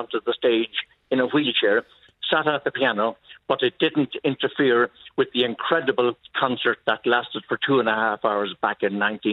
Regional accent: Limerick, Munster, Ireland; born there; I was born in Limerick, 1968. First time I left Limerick on my own, I took the train to Dublin

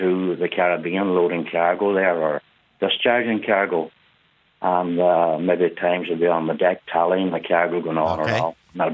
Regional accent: Ireland; I'm Irish.

